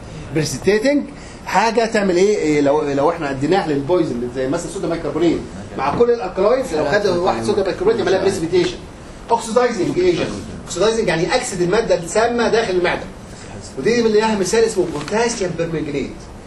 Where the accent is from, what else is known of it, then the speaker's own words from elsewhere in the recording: Egypt; يعني عندنا في مصر يقول لك ايه؟